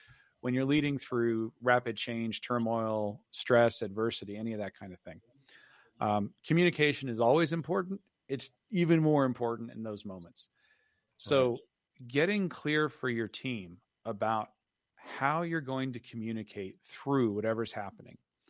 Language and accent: English; Denver, Colorado, United States; when I was a young boy, I grew up in Denver and I grew up on the west southwest side of Denver.